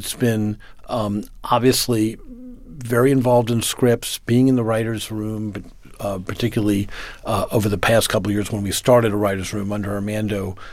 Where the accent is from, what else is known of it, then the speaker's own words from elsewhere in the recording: Washington, District of Columbia, United States; I grew up in Washington, long before obviously I was a journalist or writing about politics